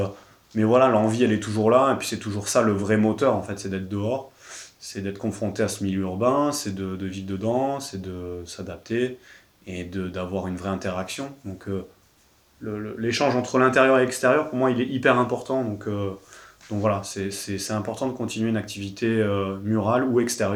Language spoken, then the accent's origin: French; Montpellier, Occitanie, France; Je suis né à Montpellier, en fait. Donc Montpellier, c'est ma ville. J'y ai grandi à travers les cultures urbaines